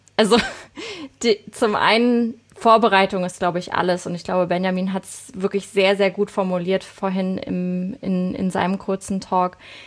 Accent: Berlin, Germany; accent: Berlin; dass man extrem hört, wo ich herkomme. Und das wollte ich irgendwann, das habe ich tatsächlich raustrainiert, dass man meinen Berlinern nicht mehr so dolle hört.

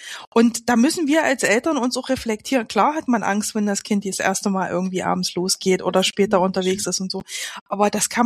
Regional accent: East Germany, Germany; Also ich komme aus Ostdeutschland.

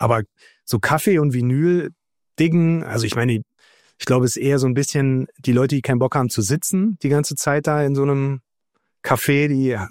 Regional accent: Göttingen, Lower Saxony, Germany; moved away; aus meiner alten Heimat Göttingen

